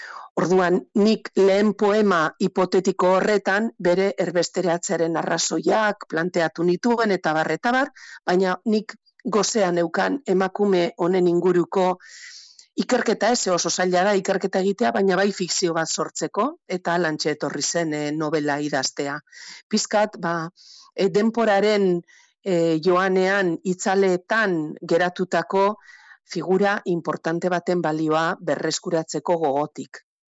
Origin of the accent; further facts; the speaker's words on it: Lekeitio, Basque Country, Spain; born there; Lekeitioko, hau da nire jaioterriko